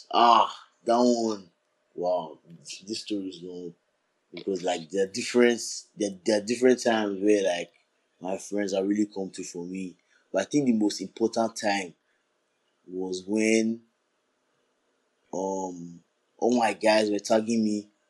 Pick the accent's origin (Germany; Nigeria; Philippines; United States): Nigeria; I'm Nigerian.